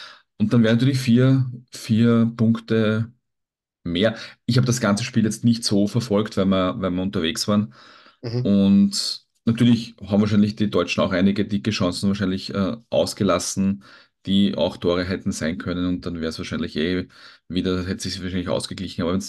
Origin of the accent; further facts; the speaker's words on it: Vienna, Austria; oder nicht in San Francisco, sondern bei uns in Wien, aber vor dem TV die Daumen zu drücken.